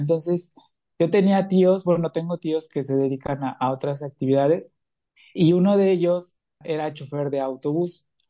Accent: Santa Ana Xalmimilulco, Puebla, Mexico; Yo soy de un pueblo que está muy cerca de la ciudad de Puebla. Se llama Santa Ana Xalmimilulco. Es una comunidad que, aunque es un pueblo, al estar cerca de la ciudad, pues tienes esa facilidad de llegar a la ciudad de Puebla

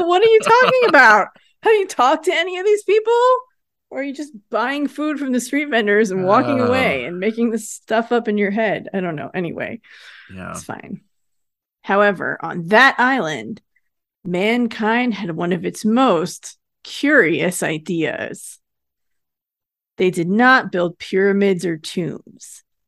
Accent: Lake Tahoe, United States; I grew up in Lake Tahoe, and I've spent a lot of time in Lake Tahoe

